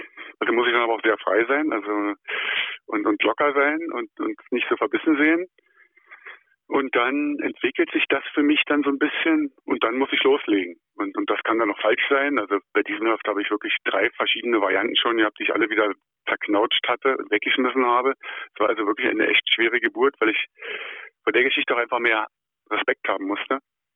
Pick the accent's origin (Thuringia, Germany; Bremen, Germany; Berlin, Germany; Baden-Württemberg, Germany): Berlin, Germany; weil ich bin Berliner Junge.